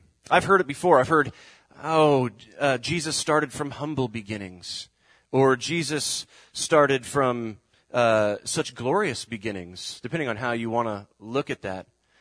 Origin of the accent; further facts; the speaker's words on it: Alaska, United States; I was born and raised in Alaska. I do like snow for Christmas, but that's okay.